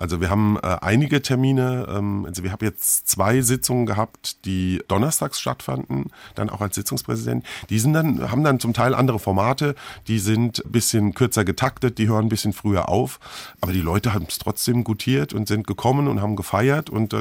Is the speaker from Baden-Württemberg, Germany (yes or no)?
no; Mainz, Rhineland-Palatinate, Germany; Als Mainzer hat man gefühlt so einen Höhepunkt, was die Saalfastnacht angeht.